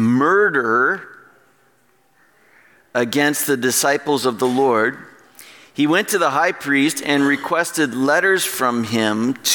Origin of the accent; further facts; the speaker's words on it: United States; Maybe that's because I grew up in America and a man on his horse is something awesome.